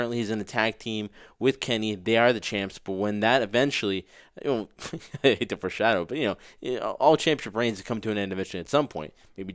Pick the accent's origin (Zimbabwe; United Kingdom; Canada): United Kingdom; accent: British; that's my British accent. It's not my fault.